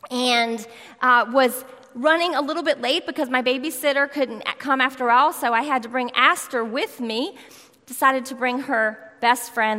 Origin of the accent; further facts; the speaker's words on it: Charlotte, North Carolina, United States; So I am from Charlotte, North Carolina. So didn't take me long to get here today.